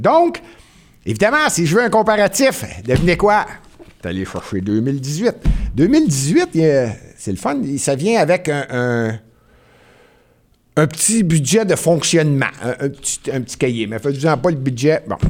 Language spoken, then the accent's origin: French; Montreal, Quebec, Canada; Moi, je suis Montréalais, là.